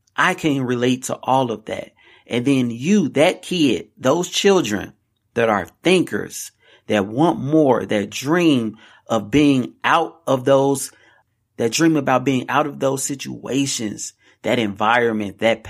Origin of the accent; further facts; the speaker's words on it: Chicago, Illinois, United States; I grew up in the city where he is from. Okay. I grew up here in Chicago. Tough, tough place to grow up.